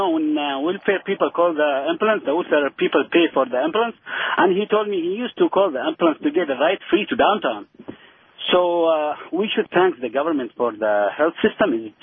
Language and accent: English; Yemen; now in Windsor, Canada; Yeah. I came to Canada before 6 years from Yemen, and I would like to speak about the medical system here.